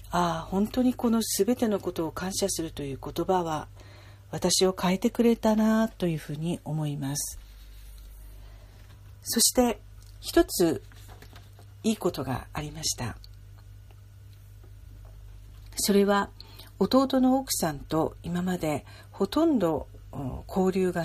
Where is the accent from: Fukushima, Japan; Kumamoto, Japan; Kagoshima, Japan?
Kumamoto, Japan; 実は私は熊本県出身なんですが、